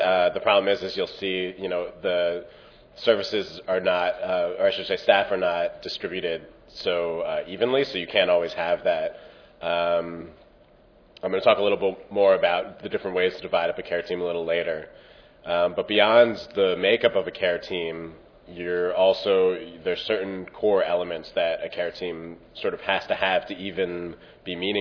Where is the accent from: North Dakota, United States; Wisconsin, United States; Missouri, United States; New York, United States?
New York, United States; I am from New York. I work at a municipal hospital there called Metropolitan Hospital Center.